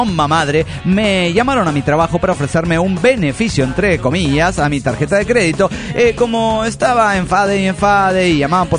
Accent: Culiacán, Sinaloa, Mexico; de Culiacán, Sinaloa, México.

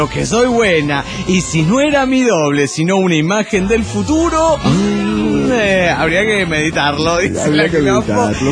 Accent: Caracas, Capital District, Venezuela; now in Madrid, Spain; Aunque ahora vivo en Madrid, España, tío.

